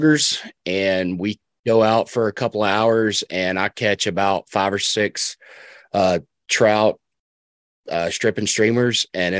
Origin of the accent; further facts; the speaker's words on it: South Carolina, United States; We did a lot of lake fishing where we grew up in South Carolina